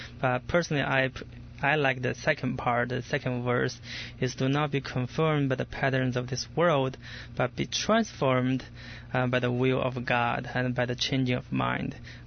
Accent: China; Well, I'm from China

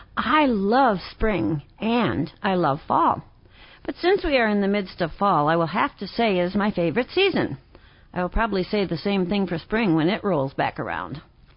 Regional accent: Minnesota, United States; moved away; Yes, I am from Minnesota, land of 10 to 20,000 lakes.

